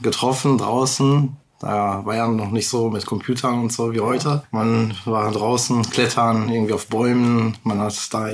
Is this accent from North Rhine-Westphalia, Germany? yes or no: yes; Duisburg, North Rhine-Westphalia, Germany; als wir dann in Mülheim waren, sind wir von da aus nach Duisburg-Neumühl gezogen. Von da aus nach Duisburg-Hamborn. Dann bin ich in Duisburg aufgewachsen. Mit 18 bin ich dann ausgezogen.